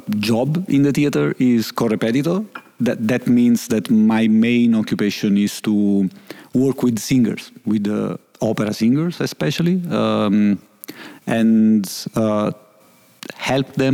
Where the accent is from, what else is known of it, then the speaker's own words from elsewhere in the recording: Naples, Campania, Italy; I'm from Napoli in South Italy.